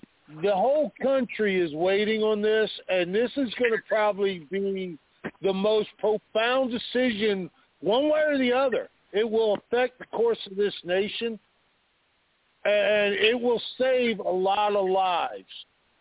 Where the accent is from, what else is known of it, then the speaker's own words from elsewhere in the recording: United States; And me, yep, as an American, I got a real, real big problem with that.